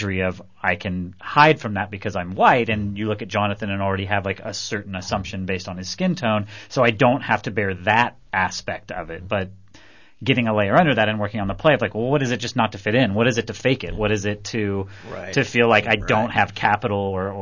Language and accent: English; Texas, United States; whether that's growing up in Texas and being not a football player and not like and being a theater weirdo